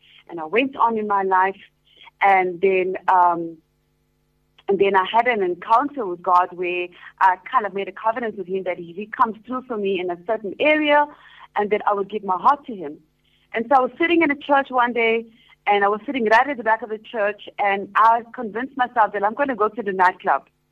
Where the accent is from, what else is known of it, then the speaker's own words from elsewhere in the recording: Durban, KwaZulu-Natal, South Africa; now in Johannesburg, South Africa; And I am actually from Durban. I'm now living in Johannesburg. I also live in Cape Town.